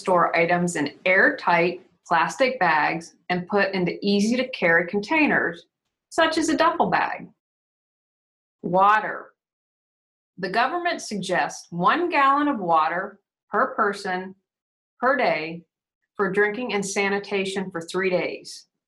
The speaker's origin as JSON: {"language": "English", "town": "Wheeling", "region": "West Virginia", "country": "United States", "tie": "born or raised there", "said": "And finally, my hometown, Wheeling, West Virginia, and other parts of West Virginia were hit with floods at the end of July."}